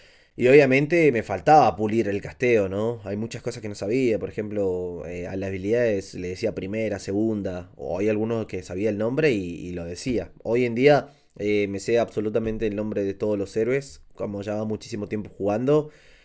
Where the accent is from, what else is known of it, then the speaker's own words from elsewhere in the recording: Argentina; now in Peru; actualmente estoy en Perú, ¿no? Soy de Argentina, pero actualmente estoy residiendo acá en Perú